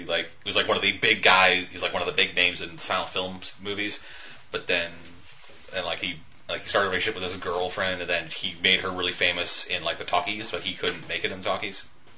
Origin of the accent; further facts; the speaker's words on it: Canada; because I'm Canadian.